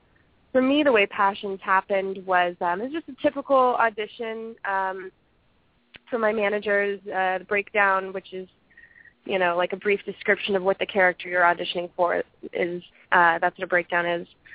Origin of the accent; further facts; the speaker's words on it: Las Vegas, Nevada, United States; I'm from Vegas originally.